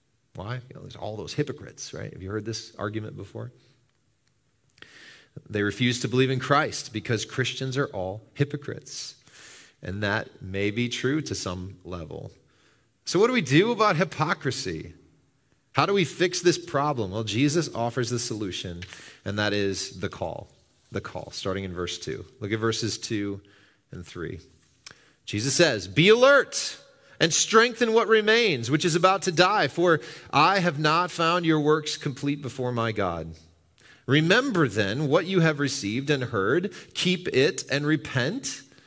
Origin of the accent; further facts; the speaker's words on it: Wisconsin, United States; Now, I've only lived here a little over 3 years, okay? But I grew up in Wisconsin, so I kind of know a little bit about what life is like in Wisconsin.